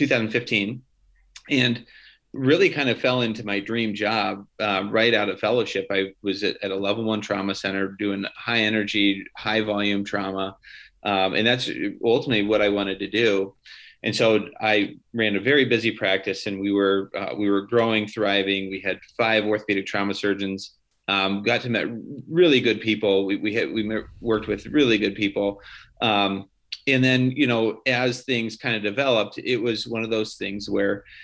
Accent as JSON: {"language": "English", "region": "Oregon", "country": "United States", "tie": "born or raised there", "said": "So obviously I grew up in Oregon and then went to medical school in Des Moines"}